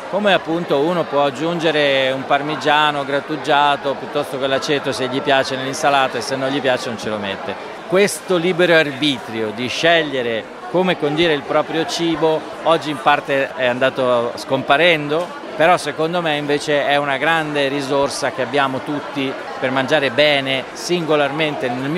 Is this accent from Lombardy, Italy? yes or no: no; Trentino-Alto Adige, Italy; moved away as an adult; Sì, sono nato in Alto Adige e ci ho vissuto fino ai 18-19 anni e poi sono andato a studiare fuori e quasi non sono più tornato. Ho fatto ancora un piccolo periodo lì, ma sono ormai più di 25 anni che sono nel Lazio